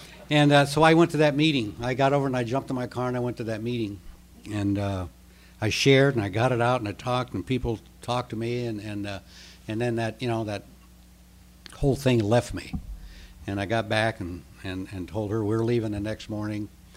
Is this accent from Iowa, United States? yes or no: yes; Iowa, United States; And he was from Iowa, and I was from Iowa.